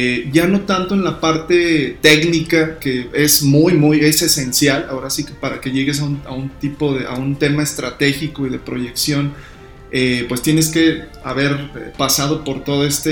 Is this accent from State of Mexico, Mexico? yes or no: no; Hidalgo, Mexico; now in León, Mexico; Soy originario de Hidalgo, ya de tengo Hidalgo, aquí viviendo, mano. De Hidalgo, así es. Ya tengo pues bastantes años viviendo aquí en León, Guanajuato, donde pues me desarrollé mi vida como tal, pues personal y profesional